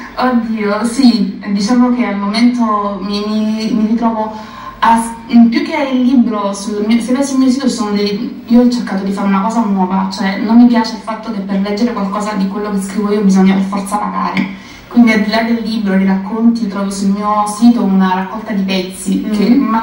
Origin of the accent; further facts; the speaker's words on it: Eboli, Campania, Italy; Io già quando salgo a Napoli, perché sono di Eboli, mi sento un po' meglio.